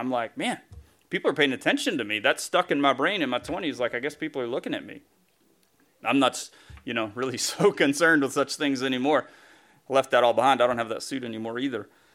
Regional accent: the South, United States; Growing up in the South, you needed suits probably more than you do here.

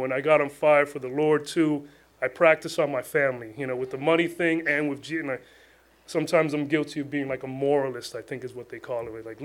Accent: New York City, New York, United States; I'm from New York City, so some of these people that walk around are lived in the projects with me

